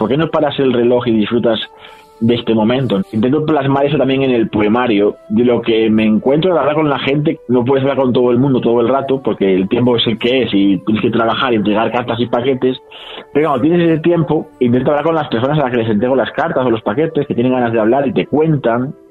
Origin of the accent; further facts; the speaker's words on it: Castile and León, Spain; el río que pasa por mi pueblo, es un río pequeño, el río Tuerto, por el río que me vio nacer y el río que me vio crecer.